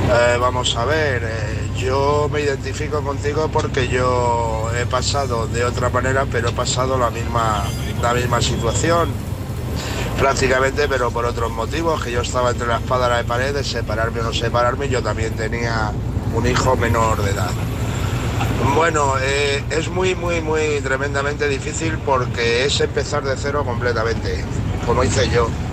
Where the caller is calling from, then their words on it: Toledo, Castilla-La Mancha, Spain; de Toledo y por la noche camino a Valencia, ida y vuelta con un camión.